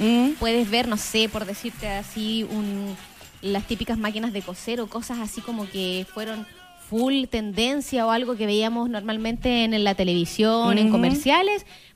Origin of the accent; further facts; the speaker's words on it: Osorno, Los Lagos, Chile; Si somos de Osorno, entonces apoyemos Osorno